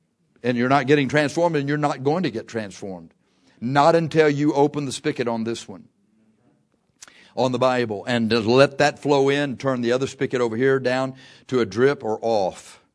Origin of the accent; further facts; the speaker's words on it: Texas, United States; And we said, "We're from Texas."